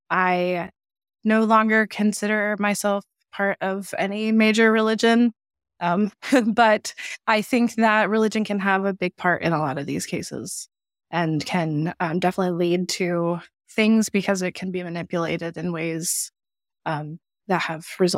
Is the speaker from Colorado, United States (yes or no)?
no; South Carolina, United States; And I am from South Carolina. I grew up in the South.